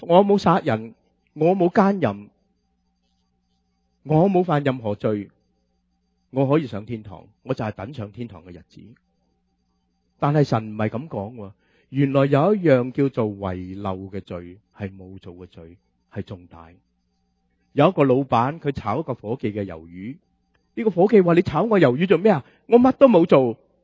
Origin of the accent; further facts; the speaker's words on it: Guangdong, China; 好像我们广东人说牛比蚊比